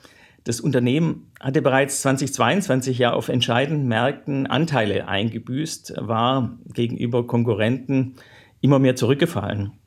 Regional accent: Stuttgart, Baden-Württemberg, Germany; ich stamme aus Stuttgart

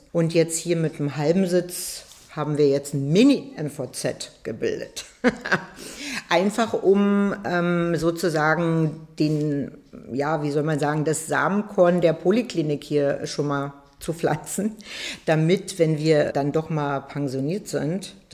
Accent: Berlin, Germany; Wäre ich gar nicht drauf gekommen als Berliner Kind, aber jetzt habe ich es halt dann doch gewagt und wir sind sozusagen eigentlich nur umgezogen. Berlin abgeschlossen, hier weitergemacht

